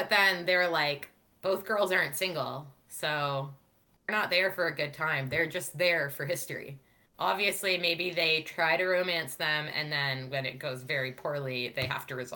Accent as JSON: {"language": "English", "country": "Canada", "said": "And then he's like, oh, so where in the States are you from? We're like, oh, we're from Canada."}